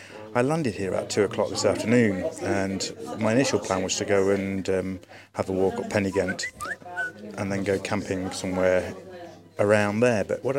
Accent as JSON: {"language": "English", "town": "Burton-on-Trent", "region": "West Midlands", "country": "United Kingdom", "tie": "born or raised there", "said": "I left my hometown of Burton-on-Trent and headed to Horton in Ribblesdale in Yorkshire."}